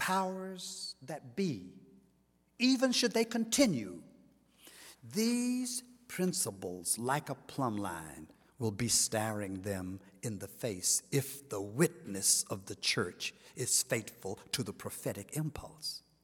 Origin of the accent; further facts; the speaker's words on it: North Carolina, United States; people have immediately discerned that I'm from North Carolina and been a Democrat all my life